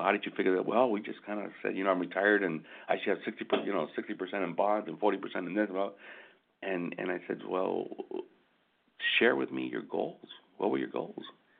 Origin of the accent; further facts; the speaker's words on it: Michigan, United States; We're from Michigan, so we get a lot of snowbird stuff.